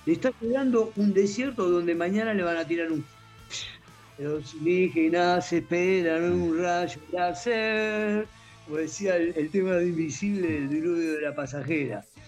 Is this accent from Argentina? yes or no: yes; Santiago del Estero, Argentina; Yo vengo de Santiago del Estero y me pongo a hablar con gente, digamos, nativa.